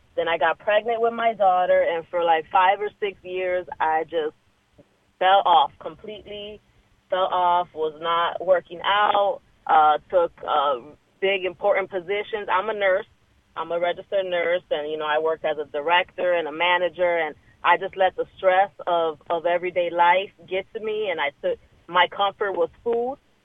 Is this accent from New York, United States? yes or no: no; Chicago, Illinois, United States; So I'm from Chicago, Illinois.